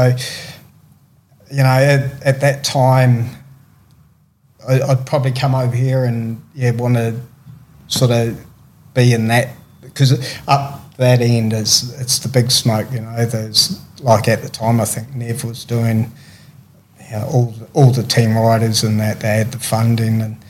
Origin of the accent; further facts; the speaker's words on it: South Island, New Zealand; And South Island and North, I'm from the South Island of New Zealand, are two totally different countries, you know.